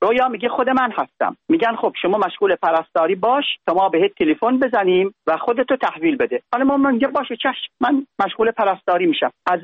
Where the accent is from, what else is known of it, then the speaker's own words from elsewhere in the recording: United Arab Emirates; ما خانم 24 سال در امارات زندگی میکنیم، یعنی من که بچه اماراتم، پاسپورتم ایرانی نیست